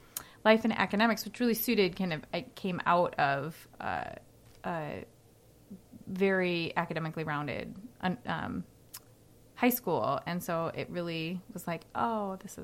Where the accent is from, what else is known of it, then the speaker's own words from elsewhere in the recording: Australia; born there; I'm Australian born, and I went there to, you know, see that part of where I came from